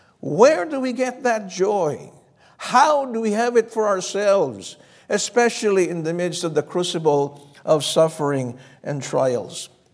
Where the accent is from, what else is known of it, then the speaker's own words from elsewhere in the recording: Philippines; It's because I'm not a Philistine. I'm from the Philippines.